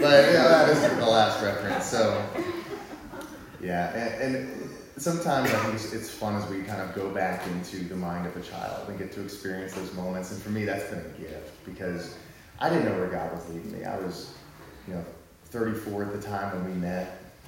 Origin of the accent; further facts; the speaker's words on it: Fort Worth, Texas, United States; And we're from Texas, Fort Worth. There's not a lot of mountain going on out there.